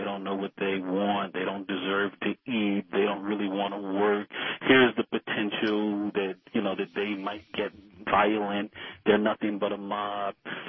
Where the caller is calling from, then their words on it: Farmington Hills, Michigan, United States; I'm calling from Farmington Hills.